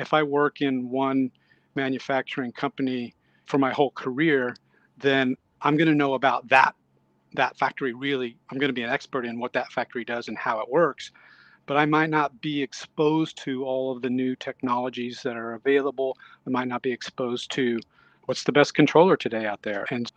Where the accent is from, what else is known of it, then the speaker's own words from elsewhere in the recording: Kansas City, Missouri, United States; So it all started, I grew up in the Midwest, Kansas City, Missouri.